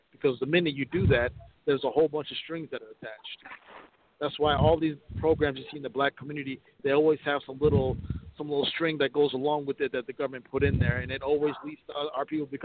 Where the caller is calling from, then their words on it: Arizona, United States; I'm calling from Arizona.